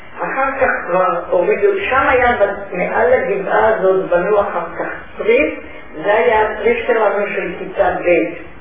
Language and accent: Hebrew; Tel Aviv, Tel Aviv District, Israel; born there; אני נולדתי בתל אביב.